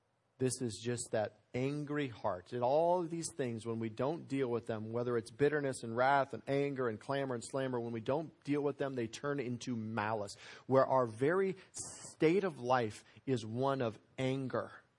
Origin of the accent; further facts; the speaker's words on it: Aurora, Colorado, United States; I grew up in Aurora, Colorado, literally less than a mile, about a half mile from Buckley Air Force Base.